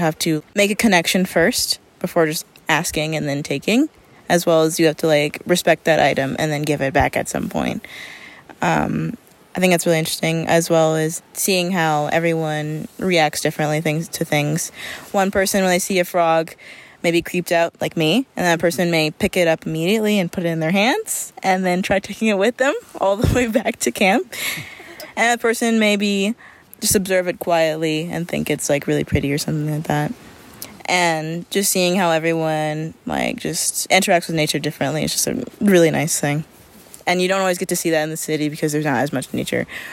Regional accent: Las Cruces, New Mexico, United States; Where we are from Las Cruces, there's a lot of importance around the Rio Grande River

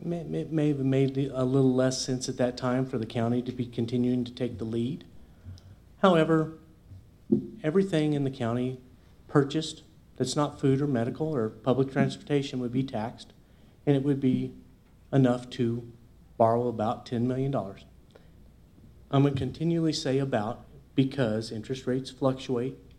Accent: Baird, Texas, United States; because I was raised in Baird

